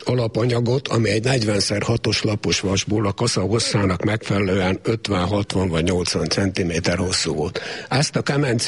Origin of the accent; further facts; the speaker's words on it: Szentgotthárd, Vas, Hungary; Hát én Tőzsgyökeres Szent Gotthárdi vagyok, itt is születtem, és azóta is itt élek.